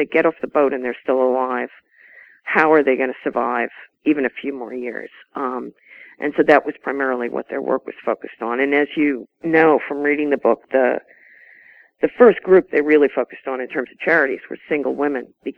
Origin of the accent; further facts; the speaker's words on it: New York, United States; I just made a completely practical decision, which is that I'm from New York. I have lots of friends and couches that I could use in New York to get the research done